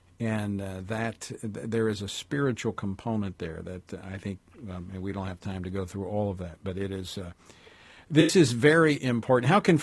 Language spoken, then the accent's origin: English; Louisiana, United States; since I was in first elected to office 20 some years ago, in my home state of Louisiana